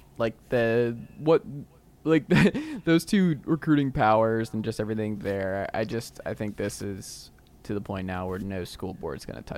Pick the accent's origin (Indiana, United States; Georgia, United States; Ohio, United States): Georgia, United States; Atlanta; We grew up in Atlanta and like the suburbs of Atlanta.